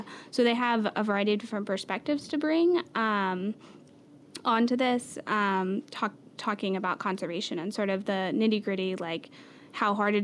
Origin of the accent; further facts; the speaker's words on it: Memphis, Tennessee, United States; That's really interesting to me just because I'm from Memphis, Tennessee.